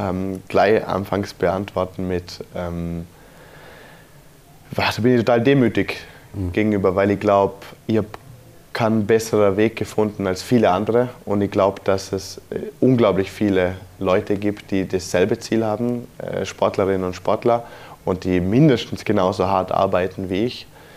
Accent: Austria

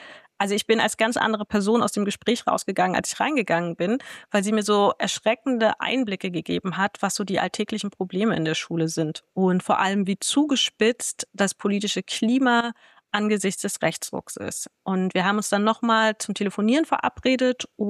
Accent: Wernigerode, Saxony-Anhalt, Germany; moved away as an adult; Wir sind beide in Wernigerode aufgewachsen. Ich bin dann nach dem Abi weggezogen.

